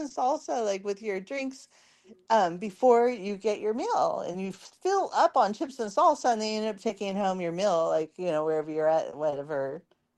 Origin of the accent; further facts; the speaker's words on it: California, United States; And growing up in California, like our thing